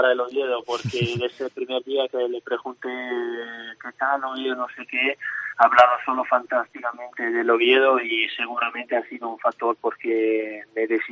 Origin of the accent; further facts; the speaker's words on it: Switzerland; also born or lived in Italy; now in Spain; En varias situaciones soy suizo y luego cuando me viene bien también soy italiano.